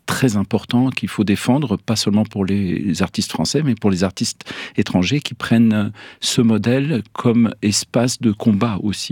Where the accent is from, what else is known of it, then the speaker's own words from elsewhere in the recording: Quebec, Canada; En plus, je viens du Québec, hein